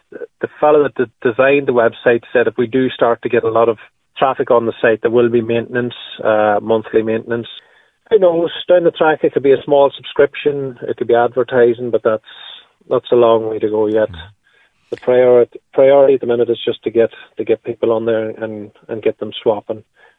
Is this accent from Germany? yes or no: no; Ulster, Ireland; I've decided kind of to launch it in Donegal because I'm from Donegal.